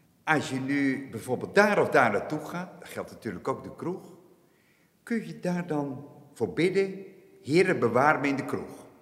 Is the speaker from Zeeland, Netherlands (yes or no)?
yes; Aagtekerke, Zeeland, Netherlands; Ik ben geboren en getogen in Aagtekerken. En ik heb nu de aanvallige leeftijd van 68 jaar. Nooit vertrokken. Ik heb mijn roots hier. En ik ben bij mijn roots gebleven.